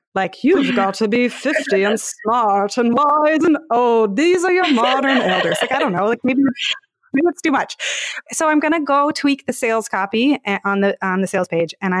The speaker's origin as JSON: {"language": "English", "town": "Palo Alto", "region": "California", "country": "United States", "said": "I used to work at startups and I'm from Palo Alto."}